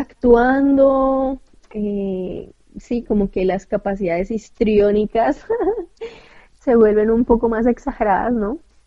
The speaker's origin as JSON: {"language": "Spanish", "country": "Colombia", "said": "Porque yo estaba aburrida un poco de la rutina que tenía en Bogotá, yo soy colombiana."}